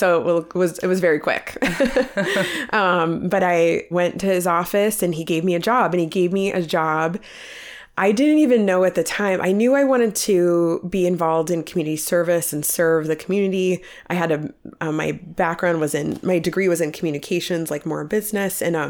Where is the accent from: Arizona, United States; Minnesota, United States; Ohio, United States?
Ohio, United States; Youngstown; But so I'm from the Youngstown area, you know, born and raised here.